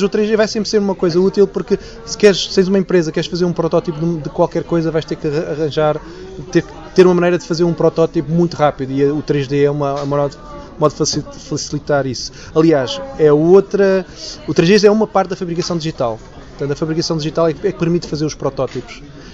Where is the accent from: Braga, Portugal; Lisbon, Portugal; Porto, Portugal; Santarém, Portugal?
Lisbon, Portugal; Torres Vedras; Nós somos de Torres Vedras